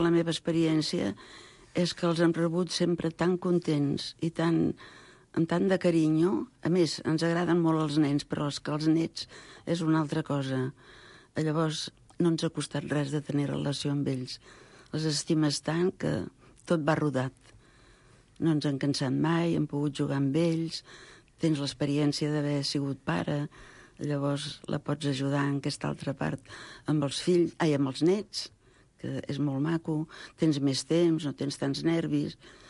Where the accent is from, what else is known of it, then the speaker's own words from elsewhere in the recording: Bonastre, Catalonia, Spain; born there; also born or lived in Barcelona; now in Sabadell, Spain; jo vaig néixer en un poblet molt petit que es diu Bonastre, a la província de Tarragona.